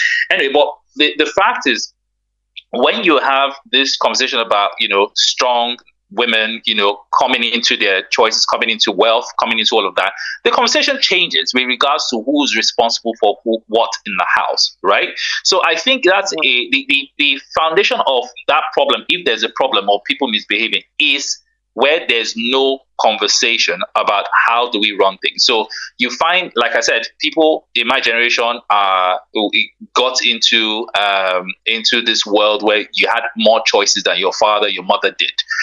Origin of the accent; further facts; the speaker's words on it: Ibadan, Oyo, Nigeria; it's interesting that you're broadcasting in Ibadan, because I'm from Ibadan